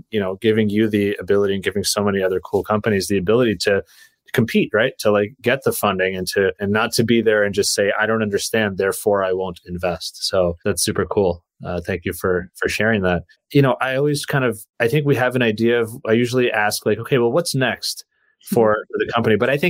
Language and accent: English; New York, United States; because I'm from New York